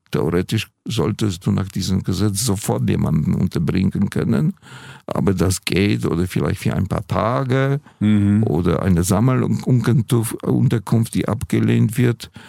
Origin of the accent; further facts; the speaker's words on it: Wrocław, Lower Silesian Voivodeship, Poland; dass in Schlesien, meiner Heimatstadt Breslau, die Obdachlosen auf der Straße verhungern.